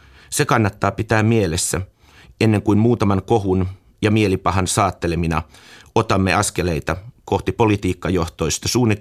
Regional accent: Helsinki, Uusimaa, Finland; oman kotikaupunkini konservatiivisena tunnettu Taksi Helsinki

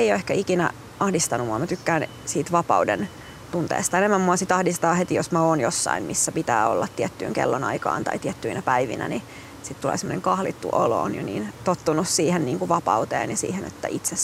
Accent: Hyvinkää, Uusimaa, Finland; mä oon Hyvinkäältä kotoisin ja mä nuoruudessa tein sinne paljon teatteriadaptaatioita

